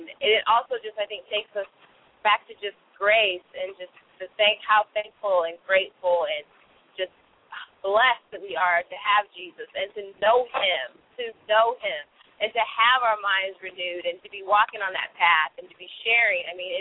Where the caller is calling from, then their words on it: California, United States; I'm in Northern California.